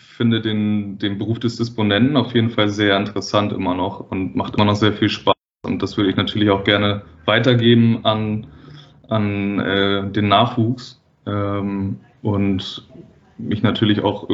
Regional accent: Hamburg, Germany; born there; Ich bin in Hamburg geboren, ich bin halb Schweizer, ja, okay. Aber ich bin in Hamburg geboren trotzdem.

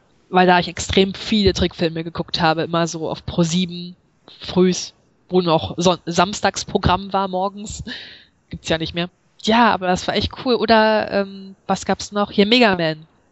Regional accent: East Germany, Germany; ich komme ja aus dem Osten.

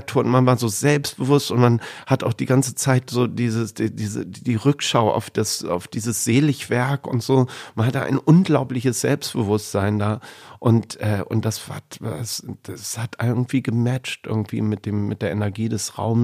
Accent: Hamburg, Germany; born there; now in Ahrensburg, Germany; wenn ich in Bayern bin und mich die Leute fragen, dann sage ich, ich komme aus Hamburg. Also ich fühle mich auch, als ich bin hier geboren in Hamburg.

